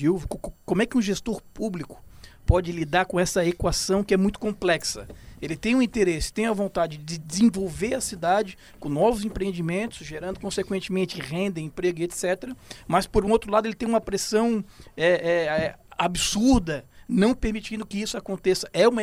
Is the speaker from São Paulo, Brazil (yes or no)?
no; Florianópolis, Santa Catarina, Brazil; para nós que nascemos aqui, somos manezinho